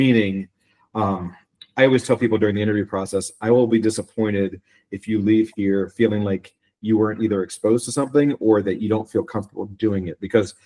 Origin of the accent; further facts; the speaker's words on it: East Coast, United States; now in Denver, United States; No. I mean, I grew up on the East Coast. So, you know, my first time skiing was at Camelback Mountain in the Poconos of Pennsylvania.